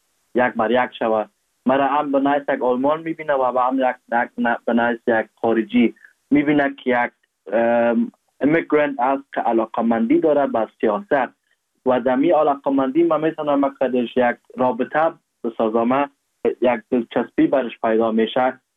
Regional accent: Afghanistan

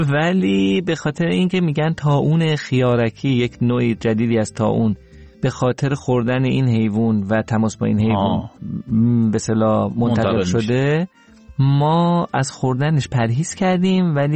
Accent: Iran; ما ایرانی هستیم

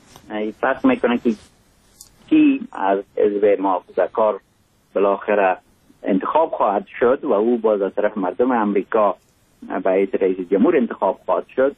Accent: Mazar-i-Sharif, Balkh, Afghanistan; born there; از یک جای مثل مزار شریف که در اونجا متولد شدم

